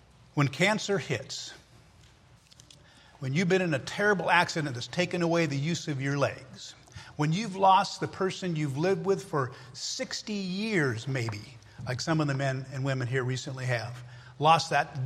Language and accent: English; United States; I'm an American. Okay? Americans.